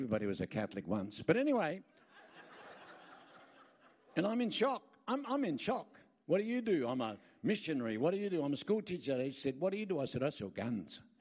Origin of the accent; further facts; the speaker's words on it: Darwin, Northern Territory, Australia; But I'm from Darwin.